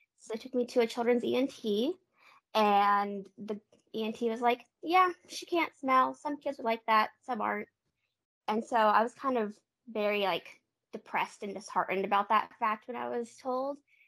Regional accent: Goodyear, Arizona, United States; also born or lived in Denver, Colorado; now in Tucson, United States; I was born in Denver, Colorado, but we moved to Goodyear, Arizona when I was about 5 years old because of dad's work. And then about maybe 5 or 6 years ago now, we moved down to Tucson, Arizona.

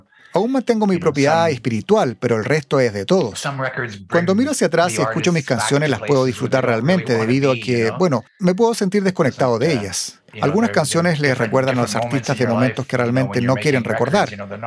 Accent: United States; born there; Yo nací en Estados Unidos, por lo tanto tengo doble nacionalidad

